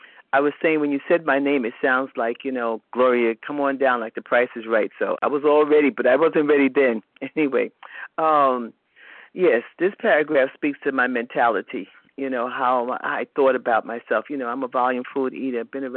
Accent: Charlotte, North Carolina, United States; And I'm from Charlotte, North Carolina. I think I said that.

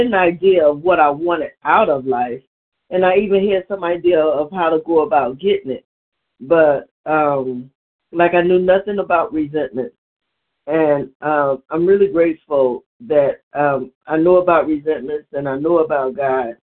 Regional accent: Cleveland, Ohio, United States; I'm from Cleveland, Ohio.

